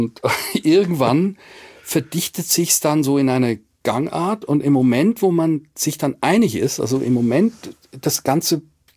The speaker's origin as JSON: {"language": "German", "country": "Switzerland", "said": "Ich als Schweizer darf das sagen. Ja, ich war ja Schweizer, ich habe das so beobachtet aus der Schweizer Perspektive."}